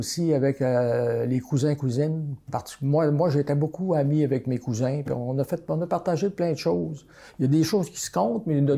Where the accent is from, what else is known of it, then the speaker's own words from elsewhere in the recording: Dolbeau, Quebec, Canada; je suis né à Mistassini, puis j'ai grandi à Dolbo, parce que mon père a bâti une maison sur le boulevard Warburg à Dolbo, puis c'est ça, on a vécu là plusieurs années